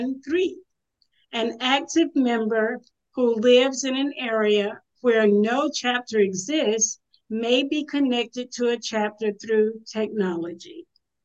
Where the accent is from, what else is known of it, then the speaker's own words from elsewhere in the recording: South Carolina, United States; from South Carolina.